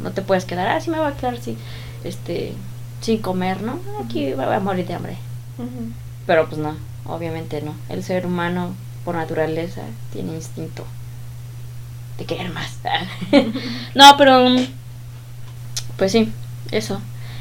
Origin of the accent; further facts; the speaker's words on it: Jocotitlán, State of Mexico, Mexico; o al menos por donde yo he vivido, en Joco, soy de Jocotitlán, se piensa que las mujeres se deben de quedar con su mamá para cuidarlas.